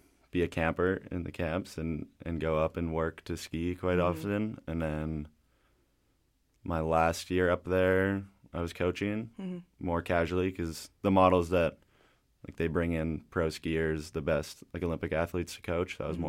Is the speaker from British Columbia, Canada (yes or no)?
yes; Whistler, British Columbia, Canada; My parents are big skiers, so they they threw me into it, and I grew up in Whistler, so it's kind of natural.